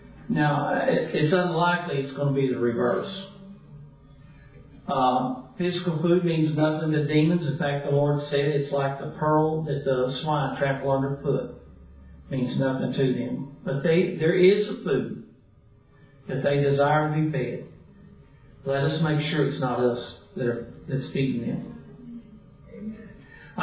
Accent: Dallas, Texas, United States; I grew up in Dallas, you know, had to put on those gym shorts

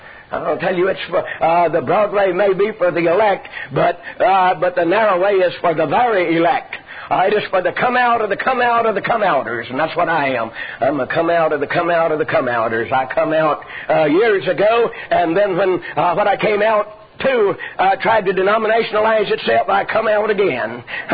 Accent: Texas, United States; Well, shoot, I was raised out there in East Texas on the farm ranch thing, and I just wore my bigger cousin's shoes when they outgrowed them.

